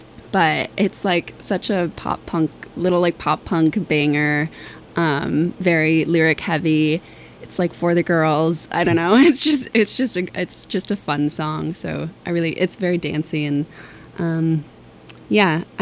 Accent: Melrose, Massachusetts, United States; I am from the great city of Melrose, Massachusetts, which here in Medford, that's like, we're probably 15-minute drive from my house. Yeah, so I grew up around here, born and raised

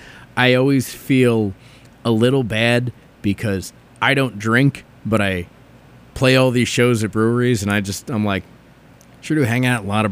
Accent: New Jersey, United States; And as mentioned, I am from New Jersey, which basically makes me a denizen of hell.

